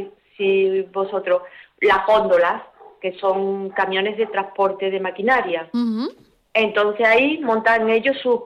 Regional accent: Guillena, Andalusia, Spain; Mira, Guillena es un pueblo muy bonito, muy acogedor para todo el mundo. Guillena, su gente son fabulosas, no porque sea mi pueblo

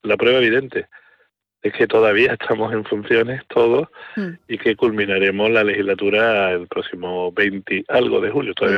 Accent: Sanlúcar de Barrameda, Andalusia, Spain; sobre todo de mi pueblo, ¿no? De Sanlúcar, de mi gente.

